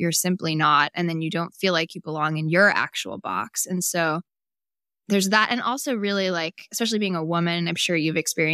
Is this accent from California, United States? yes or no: yes; California, United States; and I'm Indian and white, and people would think we're like Latina all the time growing up in Northern California.